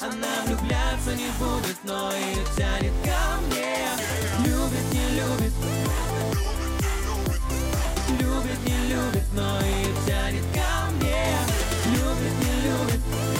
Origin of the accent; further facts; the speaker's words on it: Odesa, Odesa Oblast, Ukraine; Я из Одессы